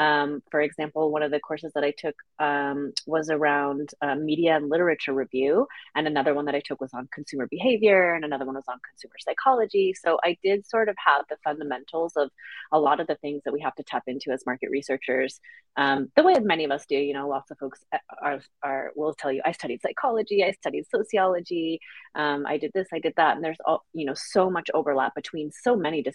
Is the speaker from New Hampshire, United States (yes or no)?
yes; New Hampshire, United States; now in Paris, France; I wasn't born in Paris, in case anyone listening can't tell from my accent. So I'm originally from New England, from New Hampshire